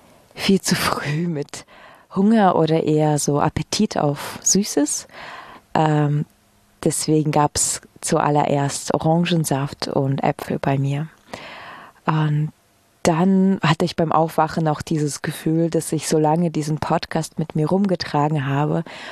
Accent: Belarus; now in Germany; irgendwann aus Belarus nach Deutschland zu kommen und jetzt immer noch festzustellen, dass die Frage, woher kommst du, nicht mehr aufhört mir gegenüber.

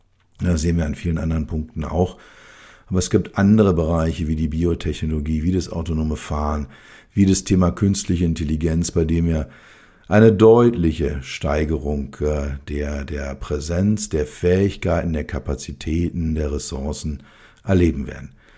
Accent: Berlin, Germany; als Berliner, als West-Berliner bin ich mit der Mauer groß geworden, die war einfach da.

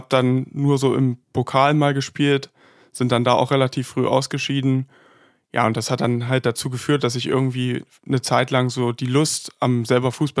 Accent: Heilbad Heiligenstadt, Thuringia, Germany; born there; Ich bin in Halbert Heiligenstadt geboren

